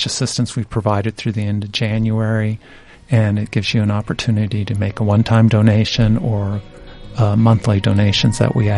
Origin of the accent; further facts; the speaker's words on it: Iowa, United States; I'm from Iowa originally, so yes, I like it here.